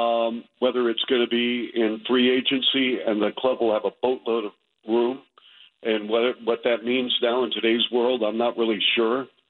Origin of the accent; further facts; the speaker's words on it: Seattle, Washington, United States; And I'm from Seattle, so a number of people come down from Seattle in the Bellevue area